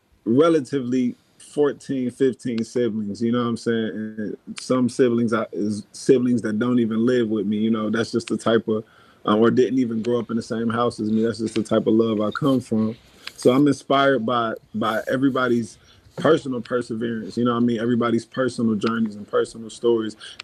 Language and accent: English; Dayton, Ohio, United States; As far as my community, growing up in Dayton, Ohio, it wasn't a whole lot of opportunities.